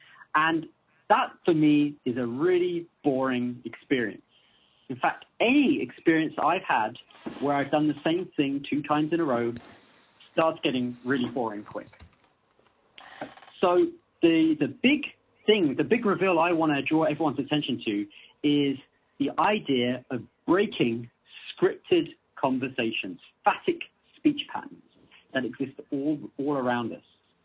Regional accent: London, United Kingdom; No, I am from London, England. It's great to be here.

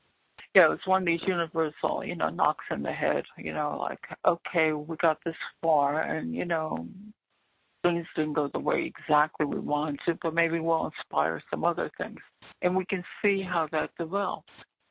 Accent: New Jersey, United States; I'm from New Jersey. How would somebody start something in New Jersey?

